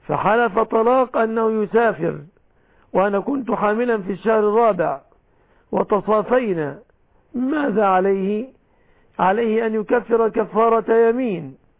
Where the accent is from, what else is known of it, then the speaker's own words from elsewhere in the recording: Egypt; في بلادنا مصر